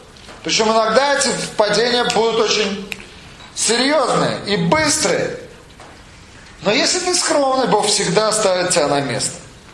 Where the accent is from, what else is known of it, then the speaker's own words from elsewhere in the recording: Minsk, Belarus; У меня был сосед в городе Минске, откуда я родом.